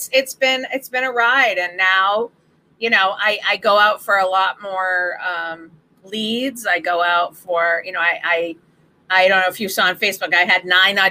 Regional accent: Boston, Massachusetts, United States; I'm from Boston.

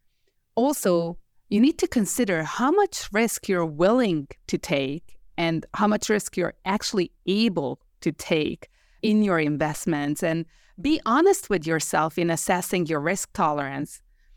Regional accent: Hungary; moved away as an adult; now in New York, United States; So I was born and raised in Hungary, but when I moved to New York in my early 20s, two things happened.

